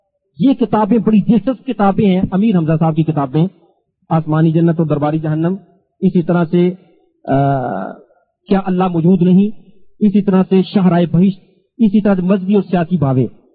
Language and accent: Urdu; Lahore, Punjab, Pakistan; اور میں آپ کو اپنے شہر کا قصہ سناتا ہوں, میرا تعلق لاہور شہر سے ہے.